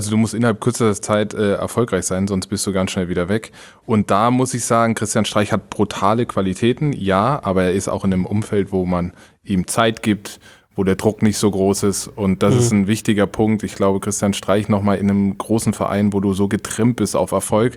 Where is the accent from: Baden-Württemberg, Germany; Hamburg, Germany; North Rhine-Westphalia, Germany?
Baden-Württemberg, Germany; Karlsruhe; Ich bin mit 13 von Karlsruhe, wo ich aufgewachsen bin, nach Mannheim, weil mein Vater da gearbeitet hat bei den Amerikanern.